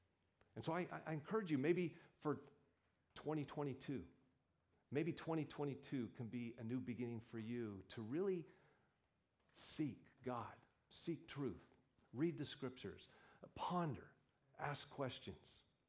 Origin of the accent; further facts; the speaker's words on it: United States; I'm a little ashamed because I'm an American, and we won that war.